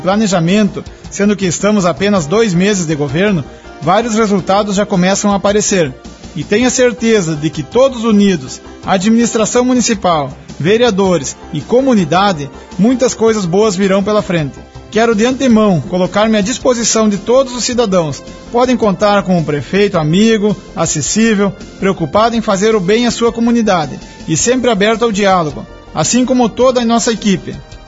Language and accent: Portuguese; Chiapeta, Rio Grande do Sul, Brazil; born or raised there